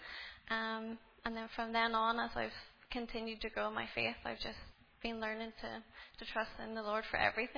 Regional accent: Lurgan, Northern Ireland, United Kingdom; also born or lived in Tobermore; now in Belfast, United Kingdom; So I'm originally from Lurgan, and when I was about 12, I moved with my family to Tobermore, and now I live in Belfast while I study.

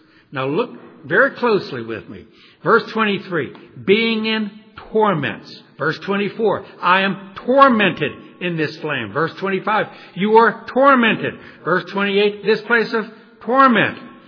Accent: New Orleans, Louisiana, United States; I'm from New Orleans. There's a small town in South Louisiana called Sulfur, Louisiana.

